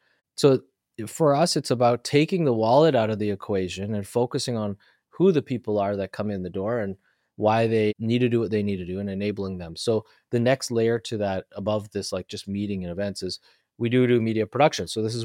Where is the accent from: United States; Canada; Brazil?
Canada; And I was sitting there as a Canadian kind of craving communication in the way that we have it here.